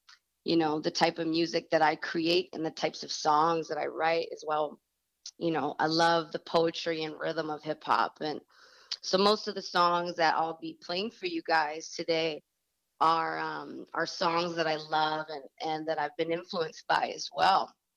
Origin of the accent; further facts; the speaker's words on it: Vancouver, British Columbia, Canada; I am an artist from Van City.